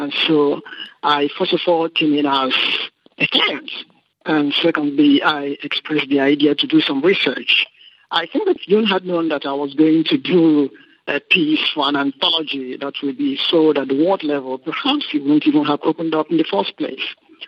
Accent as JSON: {"language": "English", "country": "Nigeria", "lives_now": "Senegal", "said": "But as a Nigerian living in Senegal, I'm able to appreciate Nigeria's differences"}